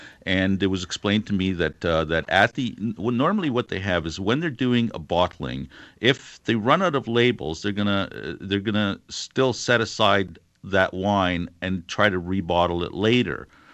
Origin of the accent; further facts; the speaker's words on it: Canada; as a Canadian wine journalist, and this is a Canadian wine, I'm always concerned that maybe I'm just a little biased for my own wines.